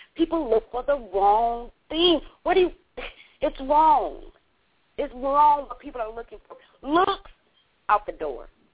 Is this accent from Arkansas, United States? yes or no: no; Detroit, Michigan, United States; now in Atlanta, United States; I'm originally from Detroit, but I live in Atlanta now.